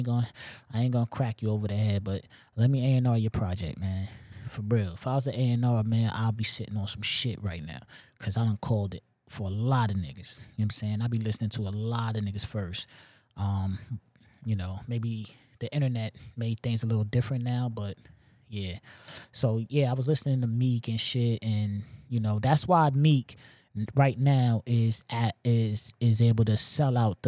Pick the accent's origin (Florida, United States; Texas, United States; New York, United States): New York, United States; being that I'm a New Yorker, I got to edge it to New York